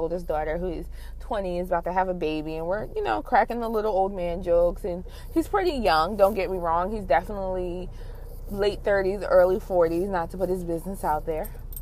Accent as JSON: {"language": "English", "region": "New Jersey", "country": "United States", "lives_now": "Baltimore, United States", "said": "I am 27, soon to be 28, originally from New Jersey. My accent sucks, so this is what you're going to get. I currently live in the Baltimore, Maryland area."}